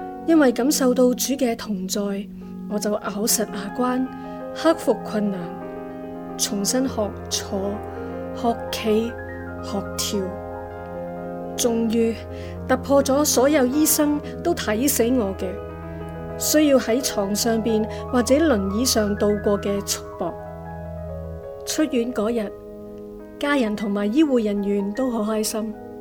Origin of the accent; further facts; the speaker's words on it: Kam Tin, New Territories, Hong Kong; also born or lived in Yuen Long; 我在元朗锦田长大的原居民后代，父母耕田为生，八个兄弟姊妹里面我排行第二。